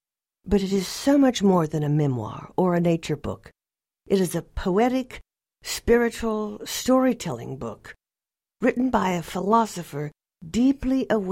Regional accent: Oklahoma, United States; His love of Osage County makes me almost want to move back to my hometown in Nowata County.

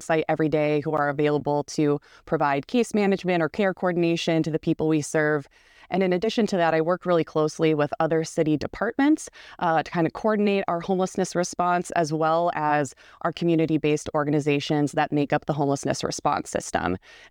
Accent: Sioux Falls, South Dakota, United States; now in Fargo, United States; So I grew up mostly in Sioux Falls and moved up to Fargo about 13 years ago.

